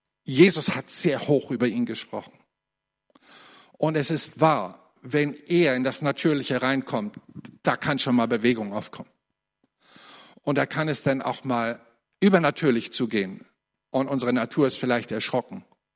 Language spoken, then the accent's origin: German; Germany; Ich bin ja Deutscher und man achtet schon ein bisschen auch auf die Uhr.